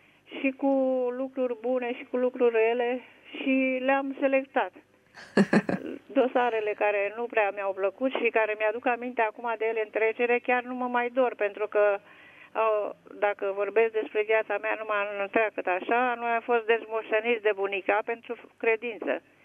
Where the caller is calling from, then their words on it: Câmpina, Prahova, Romania; Sunt din Câmpina